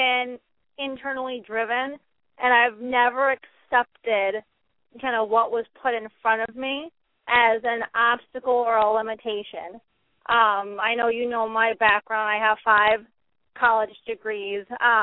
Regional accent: Chicago, Illinois, United States; now in Grand Rapids, United States; I grew up in Chicago, and that's where I first fell in love with football as a kid, living in Chicago. I currently live in Grand Rapids, Michigan

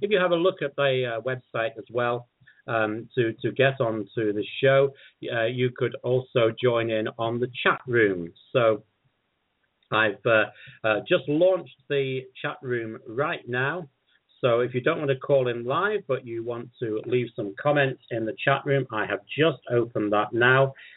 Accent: Manchester, North West England, United Kingdom; born there; I was born in Manchester in the north of England 27 years ago.

